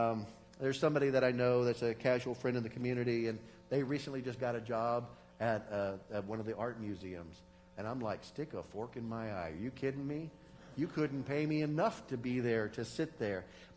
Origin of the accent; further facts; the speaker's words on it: United States; Now, for those of us born and raised in America, many of us have been here for generations now with our families.